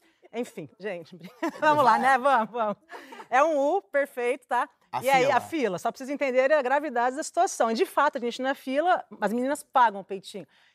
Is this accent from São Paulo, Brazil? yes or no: yes; Birigui, São Paulo, Brazil; eu sou do interior de São Paulo, Berigui.